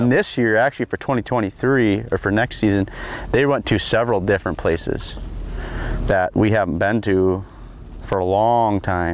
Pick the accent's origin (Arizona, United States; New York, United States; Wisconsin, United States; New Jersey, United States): Wisconsin, United States; Aliva; I'm from Aliva, Wisconsin, so kind of this central western part of the state.